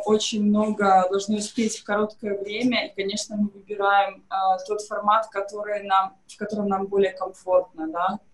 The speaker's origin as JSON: {"language": "Russian", "country": "Belarus", "said": "и бабушки и дедушки нас так тоже воспитывали, что мы белорусы, и мы должны знать белорусский язык, и я этим очень горжусь."}